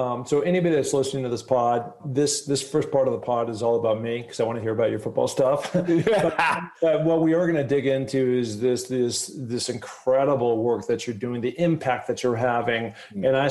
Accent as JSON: {"language": "English", "region": "Pacific Northwest", "country": "United States", "said": "I am from the Pacific Northwest."}